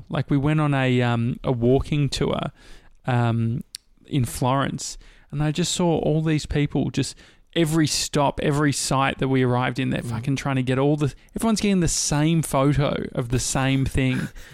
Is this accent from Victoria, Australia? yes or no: yes; Dandenong, Victoria, Australia; Mate, that's what I grew up near Dandenong.